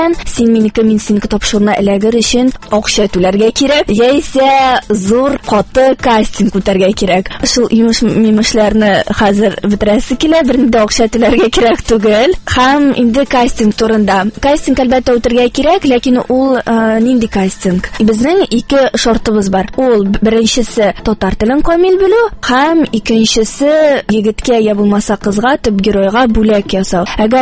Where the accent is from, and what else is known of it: Kazan, Tatarstan, Russia